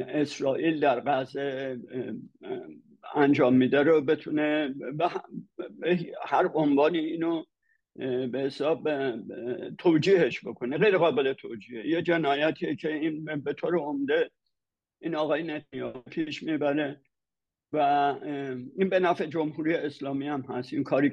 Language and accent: Persian; Iran; من به عنوان یک ایرانی این مسئله رو مورد تجزیه تحلیل قرار میدم